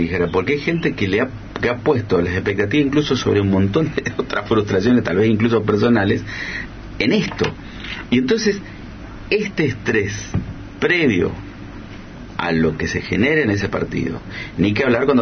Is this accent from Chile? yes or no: no; Argentina; buena parte de esta manera de ser de nosotros como argentinos